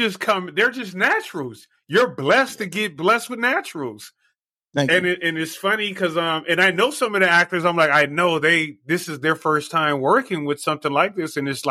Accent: Los Angeles, California, United States; I'm from Los Angeles and I see what they call is what we used to call back in the days.

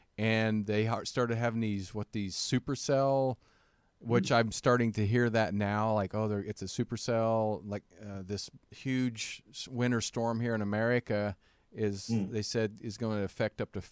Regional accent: Kansas, United States; I grew up in Kansas where they have a nuclear power plant.

